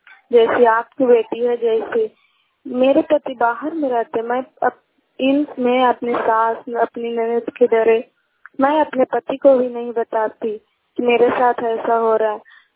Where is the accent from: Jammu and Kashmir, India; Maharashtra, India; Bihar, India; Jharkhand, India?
Bihar, India; Mohan Khanda; मैं मोहन खंडा की रहने वाली हूँ, पोस्ट पेलमोर थाना हरनौत है।